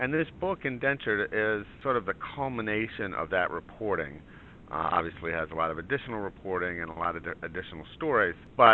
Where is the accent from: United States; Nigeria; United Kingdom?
United States; Providence, Rhode Island; I grew up in Providence, so I rooted for the PC Friars and also most of the Boston professional teams.